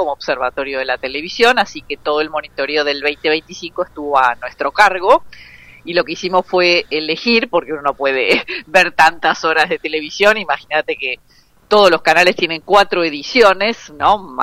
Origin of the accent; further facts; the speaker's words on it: Argentina; de los 48 millones que somos en Argentina